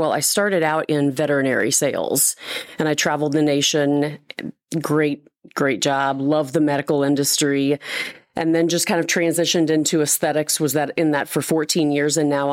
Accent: Springfield, Missouri, United States; now in St. Louis, United States; So I grew up in Springfield, Missouri, right outside of Branson.

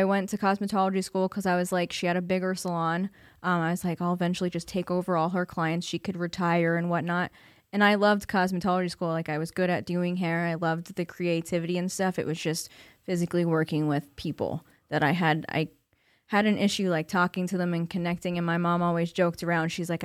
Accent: Exeter, Pennsylvania, United States; In Exeter. I went to Wyoming area for school.

